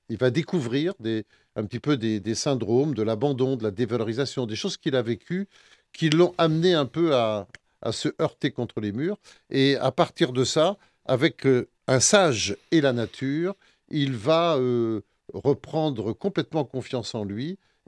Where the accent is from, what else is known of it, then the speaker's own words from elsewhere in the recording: Montmorillon, Nouvelle-Aquitaine, France; born there; Je suis né à Montmorillon